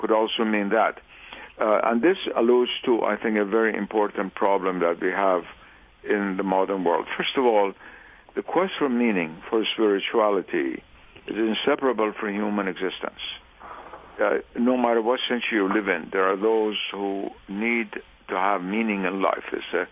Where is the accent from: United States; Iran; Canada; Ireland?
Iran; first language Persian; English is a second language; I myself am a Persian, of course, that's my mother tongue, and I read Rumi always in the original.